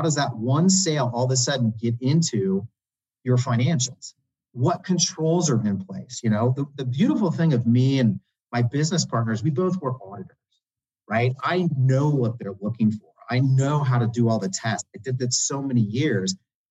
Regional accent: Indiana, United States; And I mean, I'm from Indiana originally. And Indiana is one of those states, like, I mean, when is that really going to be federally legal?

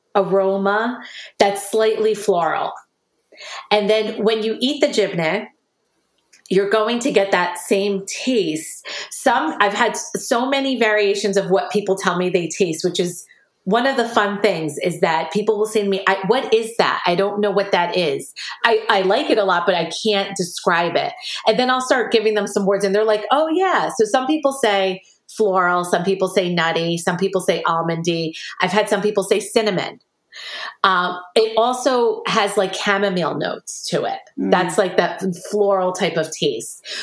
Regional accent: Aleppo, Aleppo Governorate, Syria; I'm originally from Aleppo, Syria.

